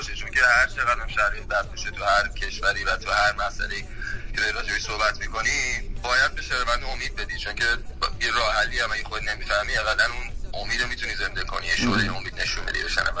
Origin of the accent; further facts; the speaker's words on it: Iran; من تو همون مملکت بزرگ شدم و تو همون سنایی که شما بودی منم تو همون کشور بودم